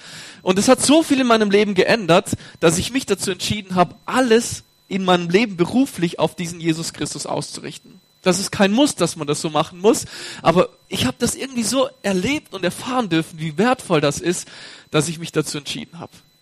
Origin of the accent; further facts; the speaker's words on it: Balingen, Baden-Württemberg, Germany; Ich bin in einer Gemeinde aufgewachsen in Balingen.